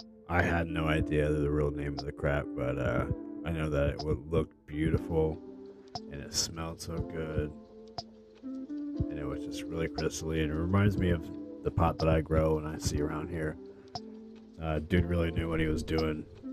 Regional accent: Clarks Hill, Indiana, United States; Growing up in Indiana, it was always a hassle, man, to get anywhere. I grew up in the sticks. I lived in a town called Clarks Hill a lot.

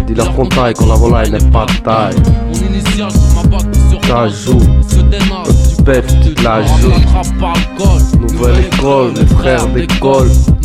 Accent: Germany; now in Austria; Ich bin in Deutschland aufgewachsen teilweise. Ich lebe jetzt in Österreich.

